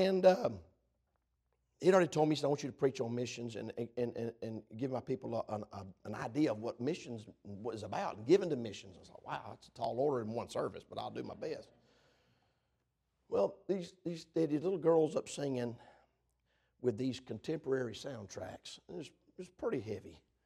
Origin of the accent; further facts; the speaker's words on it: Georgia, United States; And I'm from Georgia. Me and my wife both from Georgia. I know y'all, I'm not from Baltimore. I know y'all didn't figure that out. I ain't from Baltimore. I'm born in South, deep South Georgia.